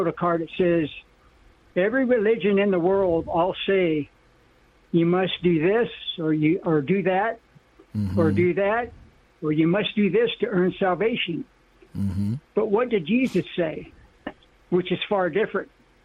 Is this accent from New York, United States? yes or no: no; California, United States; born there; moved away; I'll be 72 August 4th, but I was born in California in 1954, but I couldn't afford to live there, so I had to move.